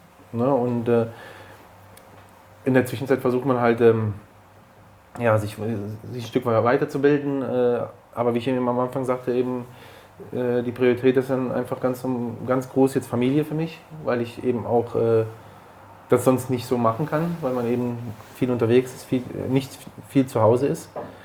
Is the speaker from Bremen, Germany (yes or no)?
yes; Bremen, Germany; Ich bin ja trotzdem als Bremer, hat man ja immer so.